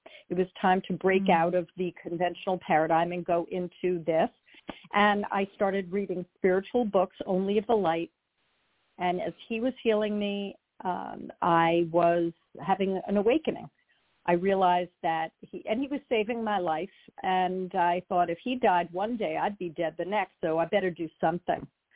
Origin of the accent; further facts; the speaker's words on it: Long Island, New York, United States; now in New Jersey, United States; I'm originally from Long Island. I now live in New Jersey. I was brought up as an observant, religious, reformed Jew, the most liberal of the denominations.